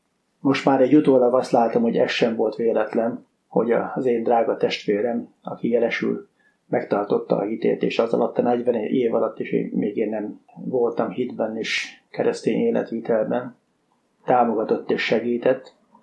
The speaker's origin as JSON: {"language": "Hungarian", "country": "Hungary", "tie": "born or raised there"}